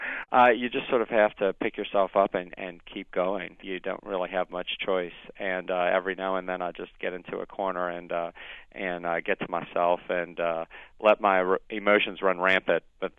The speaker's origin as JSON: {"language": "English", "town": "St. Bernard Parish", "region": "Louisiana", "country": "United States", "said": "I am from St. Bernard Parish originally, which is just below New Orleans."}